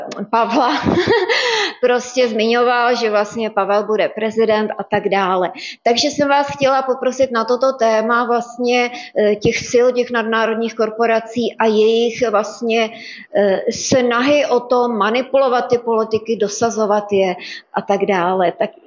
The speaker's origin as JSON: {"language": "Czech", "country": "Slovakia", "tie": "born or raised there", "said": "já jsem vyrostla na Slovensku"}